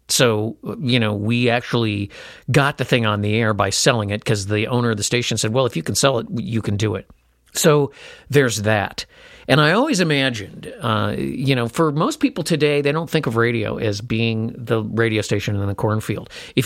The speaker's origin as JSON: {"language": "English", "town": "Chicago", "region": "Illinois", "country": "United States", "tie": "born or raised there", "said": "And when I first came to Washington, so I grew up in Chicago, you know, all the radio stations were downtown."}